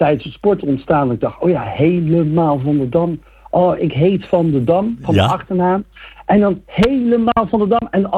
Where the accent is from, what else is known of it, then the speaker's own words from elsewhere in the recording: Moordrecht, South Holland, Netherlands; Ik kom uit Moordrecht. Dat ligt tussen Gouda en Rotterdam in, mochten mensen dat niet weten. Ja. Ik ben 48 jaar